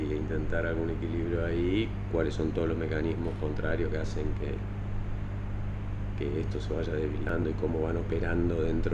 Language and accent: Spanish; Puerto Iguazú, Misiones, Argentina; Yo soy de Puerto Iguazú, entonces mi infancia, bueno, esta triple frontera, sí. Esta historia cultural de los tres países estaba muy mezclada